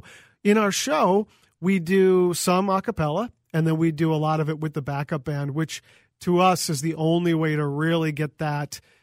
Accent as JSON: {"language": "English", "town": "Fargo", "region": "North Dakota", "country": "United States", "tie": "born or raised there", "said": "we grew up in Fargo, of course, about two houses away from each other. We met when we were 4 or 5 years old"}